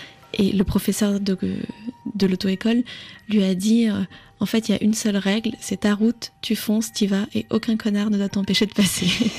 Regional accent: France; also born or lived in Vietnam; quand je suis au Vietnam, on remarque tout de suite que je suis française, et quand je suis en France, on remarque tout de suite que je suis vietnamienne. Donc j'ai vraiment grandi avec cette contradiction.

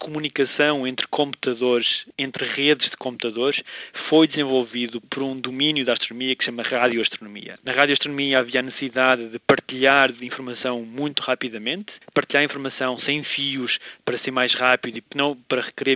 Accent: Portugal; como portugueses, estamos muito habituados a isso.

